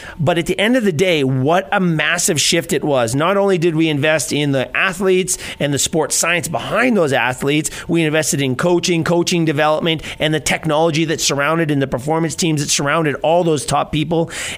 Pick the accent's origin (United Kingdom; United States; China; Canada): Canada; I'm from Canada, of course